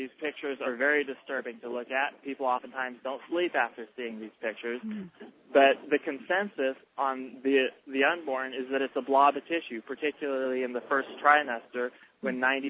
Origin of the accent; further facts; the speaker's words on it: Salem, Oregon, United States; I am. I'm from Salem, Oregon